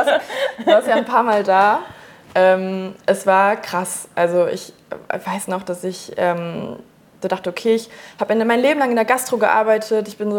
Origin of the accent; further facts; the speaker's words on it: North Rhine-Westphalia, Germany; Ich komme aus NRW, so wie du, und wir sind sehr oft umgezogen, deswegen kann ich immer nicht so genau sagen, wo konkret ich daher komme. Deswegen sage ich mittlerweile einfach nur so NRW, plain. Mhm. Und ich bin so vor 5,5 Jahren nach Berlin gezogen